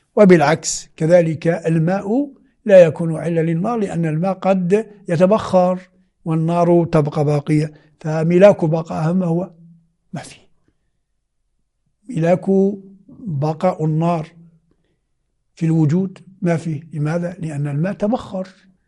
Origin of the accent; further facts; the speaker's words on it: Algeria; وأنا جزائري